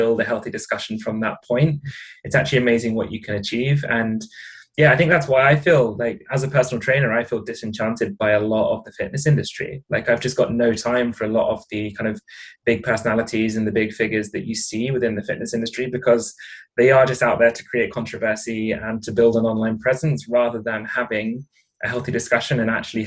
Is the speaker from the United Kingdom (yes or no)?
yes; South East England, United Kingdom; accent: southern English; As you can tell from my accent, I'm very English, like the very south of England.